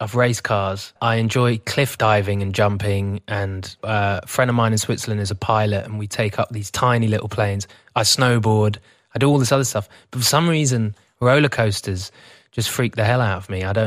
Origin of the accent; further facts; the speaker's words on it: United Kingdom; I'm typically British in that way.